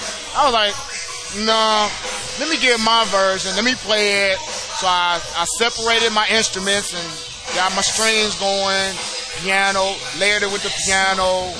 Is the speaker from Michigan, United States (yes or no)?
yes; Detroit, Michigan, United States; I mean, we're from Detroit, right?